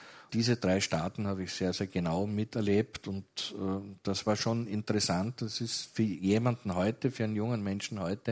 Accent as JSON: {"language": "German", "town": "Krems", "region": "Lower Austria", "country": "Austria", "tie": "born or raised there", "said": "Ich bin aufgewachsen in Krems-Lerchenfeld, in dieser Arbeitersiedlung neben der Hütte Krems."}